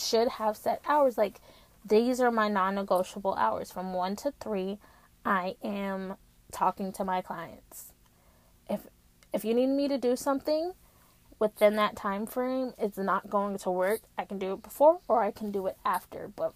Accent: Maryland, United States; I wanted to go to school Bowie State in Maryland, because I grew up in Maryland

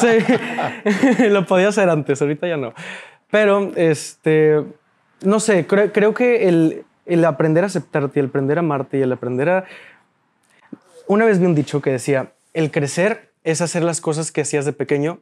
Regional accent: Monterrey, Nuevo León, Mexico; born there; Nací aquí en Monterrey desde muy pequeño, muy curioso por todo, por todas las cosas.

